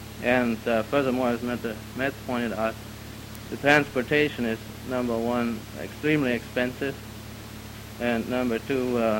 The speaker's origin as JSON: {"language": "English", "country": "Austria", "tie": "born or raised there", "second_language": "English", "moved": "yes", "lives_now": "United States", "said": "I grew up in Austria"}